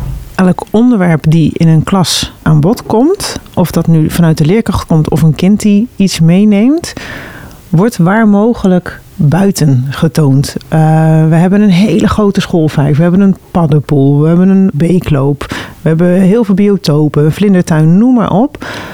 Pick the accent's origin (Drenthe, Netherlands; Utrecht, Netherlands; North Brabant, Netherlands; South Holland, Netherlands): North Brabant, Netherlands; Bergen op Zoom; Het is mijn eigen oude basisschool. Ik heb hier als leerling op school gezeten.